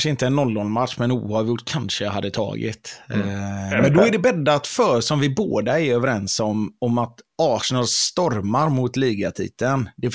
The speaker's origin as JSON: {"language": "Swedish", "town": "Gothenburg", "region": "Västra Götaland County", "country": "Sweden", "said": "som göteborgare så vill man att det ska gå bra för de flesta i Göteborgs"}